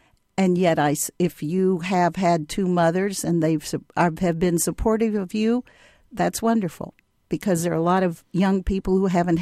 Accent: Winnemac, Indiana, United States; I grew up in Winnemac, Indiana, and was surrounded by a culture of the Potawatomi Indians, and the town was named after Chief Winnemac.

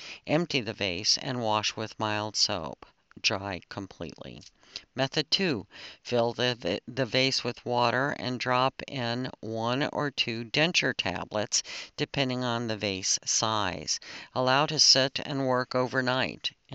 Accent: Flora, Illinois, United States; I was the 14-year-old sports editor of my hometown newspaper, the Flora Daily News.

